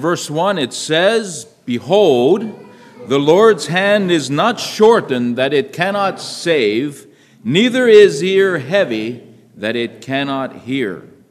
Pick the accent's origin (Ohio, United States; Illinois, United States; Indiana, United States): Ohio, United States; I'm not from around here. I'm from Ohio.